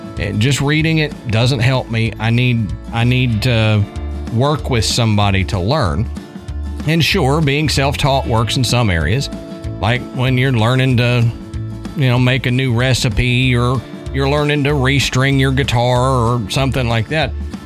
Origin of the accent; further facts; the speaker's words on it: Texas, United States; also born or lived in Tennessee; I used to know Spanish when I lived in Texas originally. Growing up in Texas, you just kind of absorb it. And so I was fairly well bilingual. Well, I lived in Tennessee for 15 years, and I forgot most of it.